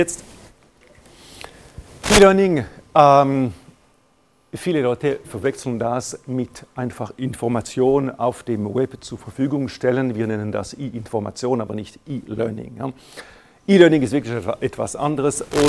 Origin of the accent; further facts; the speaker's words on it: Romandy, Switzerland; Ich komme aus dem Welschland